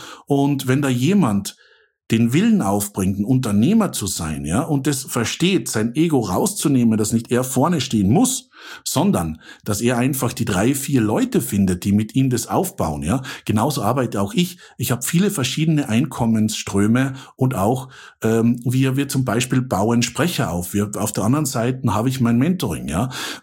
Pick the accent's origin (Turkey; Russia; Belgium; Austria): Austria; now in Switzerland; Ich bin Österreicher, ja. Österreichisch klingt ein bisschen doof, ja, deswegen versuche ich Hochdeutsch zu sprechen und lebe jetzt in der Schweiz. Ich lebe jetzt in der Zentralschweiz